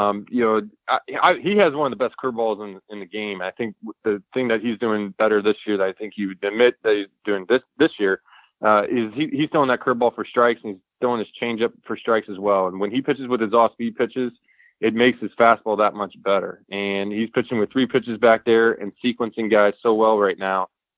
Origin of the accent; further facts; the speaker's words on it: St. Louis, Missouri, United States; You know, I grew up in St. Louis, and the Rams, you know, that's when they came into town, and they were really bad for a long time